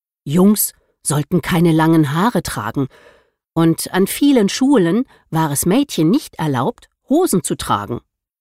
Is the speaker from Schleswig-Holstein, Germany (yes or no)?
no; Mannheim, Baden-Württemberg, Germany; born there; also born or lived in West Berlin; Ich bin 1950 in Mannheim geboren und habe dann in den 70er Jahren in West-Berlin gewohnt.